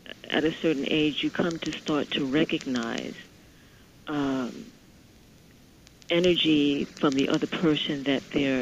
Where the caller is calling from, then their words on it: Brooklyn, New York, United States; I'm calling from Brooklyn.